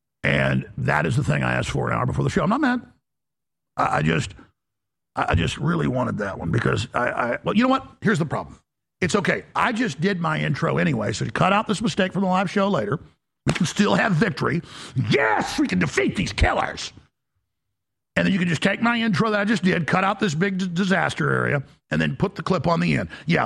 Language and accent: English; Dallas, Texas, United States; I remember growing up in Dallas, and my dad works in the medical field